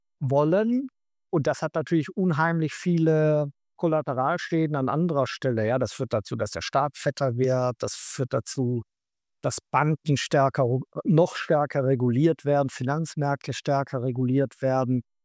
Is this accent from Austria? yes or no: yes; Austria; also bin ich Österreicher und viele andere auch.